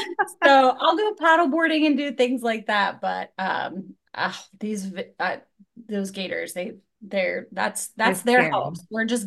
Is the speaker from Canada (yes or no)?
no; Savannah, Georgia, United States; now in Florida, United States; Well, as a kid, I grew up actually in Savannah, Georgia. So we lived at the beach.